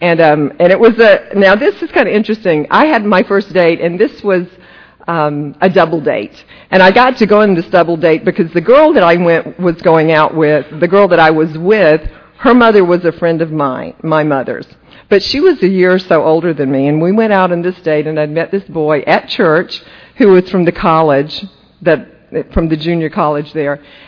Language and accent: English; Cochran, Georgia, United States; I'm a Georgia girl. I grew up in Cochrane, Georgia. So I'm a Georgia peach. And I came from a small town.